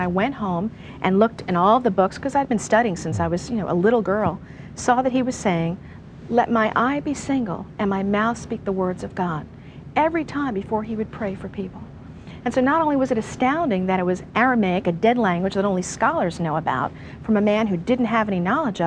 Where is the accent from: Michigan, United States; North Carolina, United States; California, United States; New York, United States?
New York, United States; Well, I'm from New York, and I'm Jewish, and I'm also a musician.